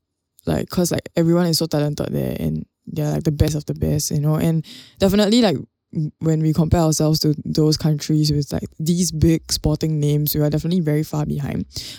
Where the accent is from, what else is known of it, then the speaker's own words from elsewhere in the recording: Woodlands, Singapore; I come from Woodlands, I don't know whether there's a Woodlands in America